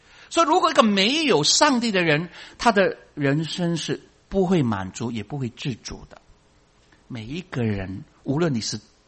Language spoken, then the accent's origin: Chinese; Guangdong, China; 其实他是反映我们广东人的话